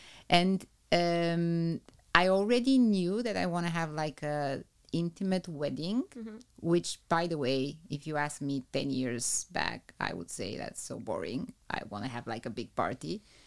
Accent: Bulgaria; now in Netherlands; I am from Bulgaria.

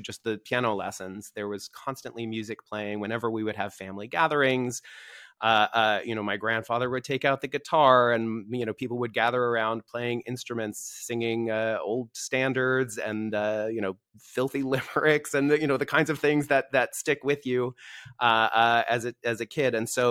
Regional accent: New York, United States; I'm from New York, so it's obligatory. I went to my first … concert at age 6

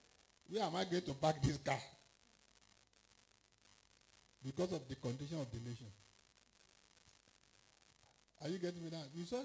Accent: Nigeria; because I know that all of us, we came from Nigeria.

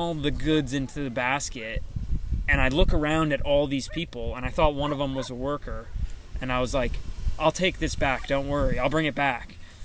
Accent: Northeast, United States; But I told him I was from the Northeast where we didn't have rodeos.

